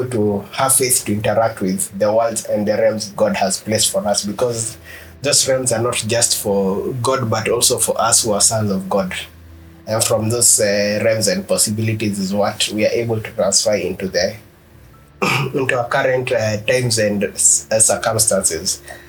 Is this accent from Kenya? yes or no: yes; Kenya; I am a Kenyan, so every Kenyan is suffering, so I must also suffer too.